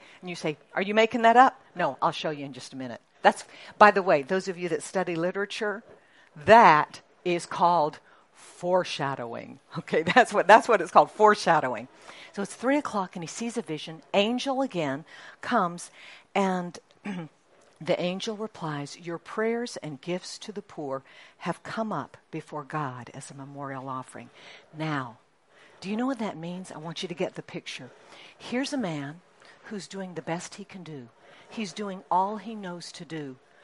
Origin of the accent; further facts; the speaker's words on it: Singapore; So you know I grew up in Singapore. I was a missionary kid. And mom and dad had, they'd started a church there, Faith Assembly. And it was English speaking and Cantonese speaking together, okay?